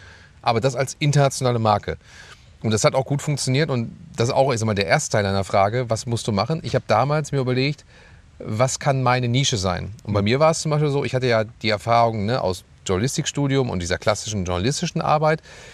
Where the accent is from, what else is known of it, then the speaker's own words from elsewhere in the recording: Wanne-Eickel, North Rhine-Westphalia, Germany; also born or lived in Dortmund; ich komme gebürtig aus Dortmund, dann bin ich in Wanne-Eickel groß geworden, ne? Wer kennt es nicht, ne? Und also Kind des Ruhrgebiets und werde jetzt dieses Jahr 40